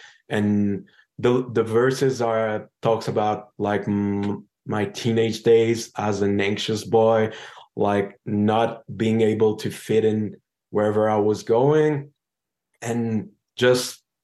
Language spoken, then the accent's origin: English; Catalonia, Spain; We met in Montreal. I'm from Catalonia.